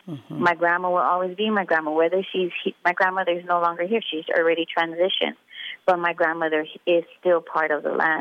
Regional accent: Hawaii, United States; You know, as Hawaiian people, if you're Hawaiian, we don't go by blood quantum.

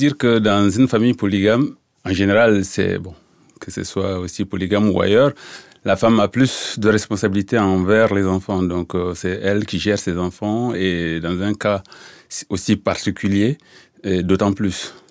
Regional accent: Diapaga, Est, Burkina Faso; French is a second language; je viens du Burkina Faso, et, c'est un pays de l'Afrique de l'Ouest. Et là où je suis né là, j'ai grandi là, dans un village qui s'appelle Diapaga, et dans une famille de parents polygames.

